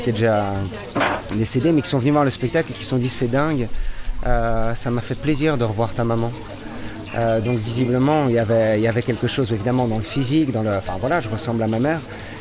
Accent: Belgium; Nous, on vient de Belgique, donc.

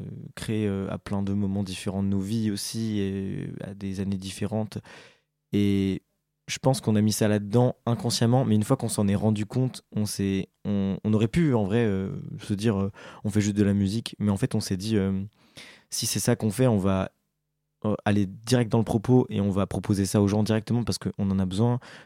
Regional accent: Grand Est, France; on vient de Haute-Marne et à côté de là où on a grandi il y a Chalindrey, c'est le village des sorcières.

